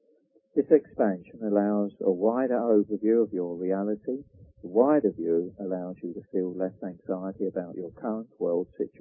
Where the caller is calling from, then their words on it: England, United Kingdom; I say your press because I'm speaking from England.